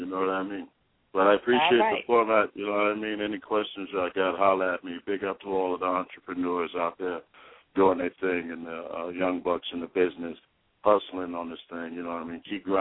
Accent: Washington, District of Columbia, United States; Actually, I'm originally from Washington, D.C. I am a West Indian Israel, you know.

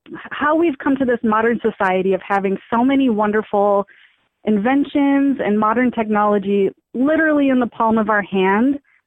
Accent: Minnesota, United States; now in St. Paul, United States; I'm an author from the Twin Cities, I live in St. Paul with my family, and I grew up around here, but originally I'm from rural southwest Minnesota in the farm country.

